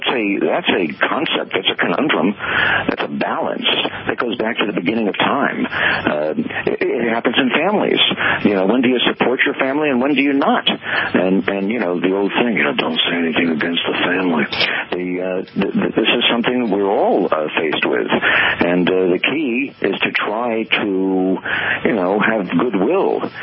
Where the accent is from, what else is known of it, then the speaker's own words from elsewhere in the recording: United States; And because they're Chinese and we're American.